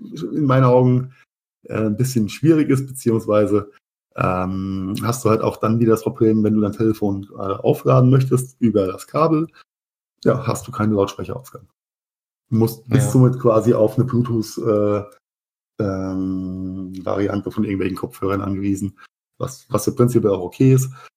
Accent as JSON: {"language": "German", "town": "Mainz", "region": "Rhineland-Palatinate", "country": "Germany", "tie": "born or raised there", "said": "in meiner Heimatstadt Mainz"}